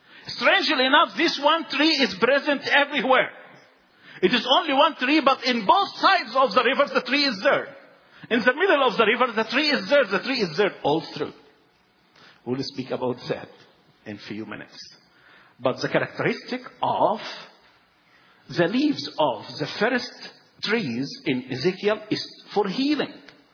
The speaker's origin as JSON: {"language": "English", "country": "Egypt", "second_language": "English", "said": "people, they know that I am from Egypt."}